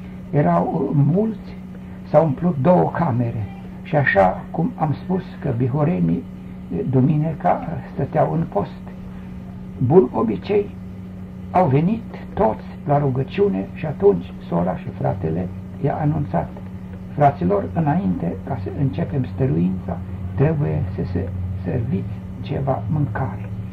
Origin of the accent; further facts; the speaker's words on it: Timișoara, Timiș County, Romania; când au aflat că sunt de la Timișoara